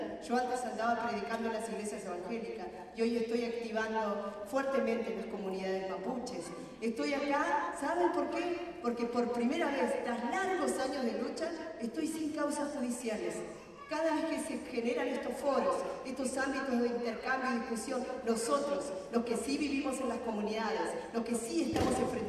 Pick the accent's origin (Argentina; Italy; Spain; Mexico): Argentina; primera vez tras muchos años que puedo caminar el continente, ir hacia otros países con la palabra de mi pueblo y hacer visible algo que es tan difícil en una Argentina agringada, una Argentina europeísta.